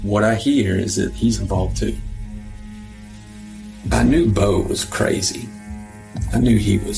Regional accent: Irwin County, Georgia, United States; I grew up in Irwin County since the second grade.

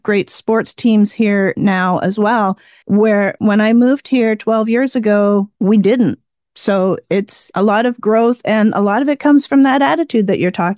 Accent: Canada; now in United States; Like you, I came from a different country. I'm from Canada

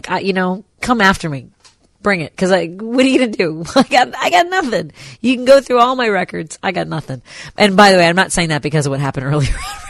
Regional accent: Chicago, Illinois, United States; I am from Chicago.

